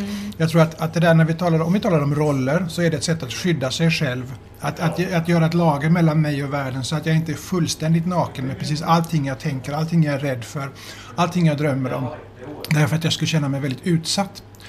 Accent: Sweden; fast jag är ju inte svensk. Utan jag är Sverigefinländare.

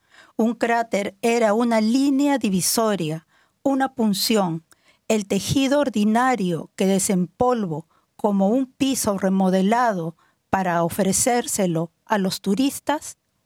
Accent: Peru; Finnish is a second language; now in Finland; minä olen perulainen.

